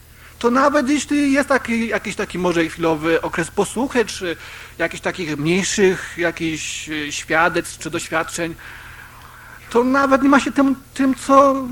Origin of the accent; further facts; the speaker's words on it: Łódź Voivodeship, Poland; tak sobie szedłem w moich rodzinnych stronach, moi rodzice mieszkają w Sieradzkim na wsi